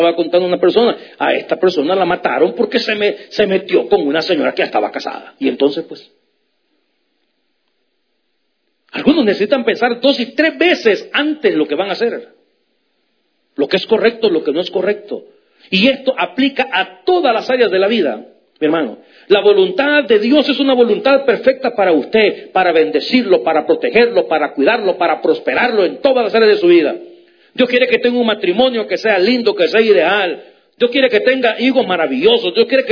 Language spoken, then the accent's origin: Spanish; El Salvador; Yo estaba platicando con un hermano allá en mi país, en El Salvador.